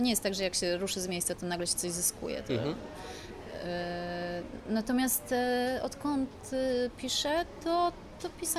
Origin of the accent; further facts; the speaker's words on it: Jaworzno, Silesian Voivodeship, Poland; Ja się wychowałam, jestem z Jaworzna, wychowałam się na osiedlu, które było osiedlem robotniczym, to znaczy, że było wybudowane dla pracowników kopalni